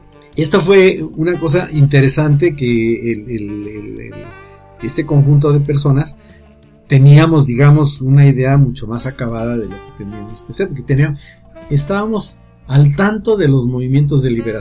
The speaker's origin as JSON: {"language": "Spanish", "country": "Mexico", "said": "la defensa de nuestros derechos democráticos y constitucionales como ciudadanos mexicanos que somos"}